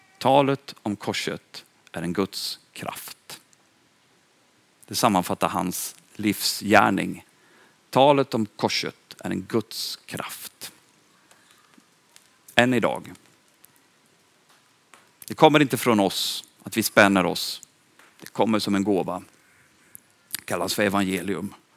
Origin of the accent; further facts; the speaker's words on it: Östergötland, Sweden; han är begravd ganska nära där jag kommer ifrån. I Torpa kyrkogård.